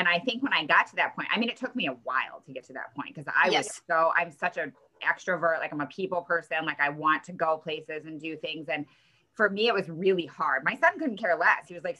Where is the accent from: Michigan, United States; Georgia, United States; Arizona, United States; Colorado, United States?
Michigan, United States; I'm from Michigan. You're in Wisconsin.